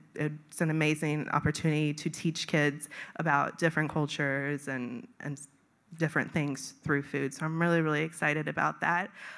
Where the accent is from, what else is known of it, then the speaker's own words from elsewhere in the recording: Seattle, Washington, United States; I grew up in the Seattle Schools District, and I feel like this is a full circle moment, because when I came, I was 6 years old.